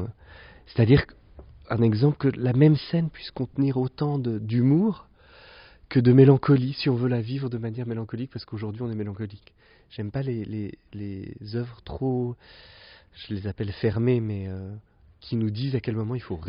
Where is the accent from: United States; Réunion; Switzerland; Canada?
Switzerland; Ma mère est normande et mon père est suisse. Donc, j'ai grandi en Suisse, mais j'ai toujours été... j'ai passé mon bac en France, à Grenoble, par exemple. Enfin, j'ai toujours un peu voyagé.